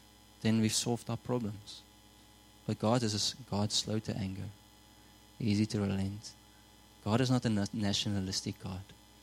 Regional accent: Namibia; Sometimes I look on Facebook, the people I grew up with in Namibia

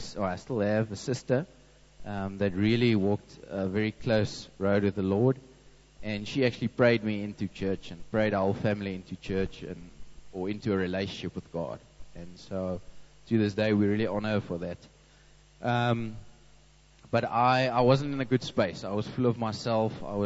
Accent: Windhoek, Khomas, Namibia; Then my parents moved to Namibia, into Windhoek. So I grew up in Namibia

